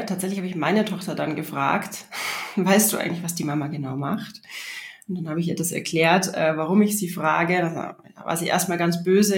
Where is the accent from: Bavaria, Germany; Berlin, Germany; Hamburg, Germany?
Bavaria, Germany; Regensburg; Ich habe in meiner Kindheit Ballett gemacht, lange Jahre im Stadttheater in Regensburg, wo ich aufgewachsen bin.